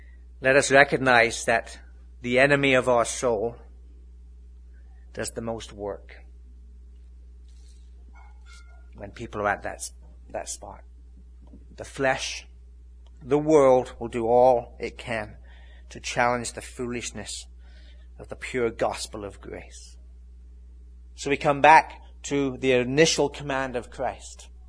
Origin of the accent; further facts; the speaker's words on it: England, United Kingdom; moved away; I remember growing up in England on a rainy day like this.